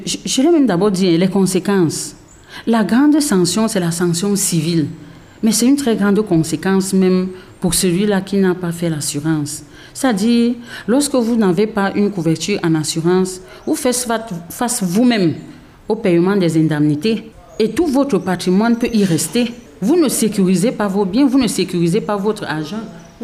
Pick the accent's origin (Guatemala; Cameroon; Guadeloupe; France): Cameroon; Donc, nous sommes des Camerounais, nous sommes des structures nationales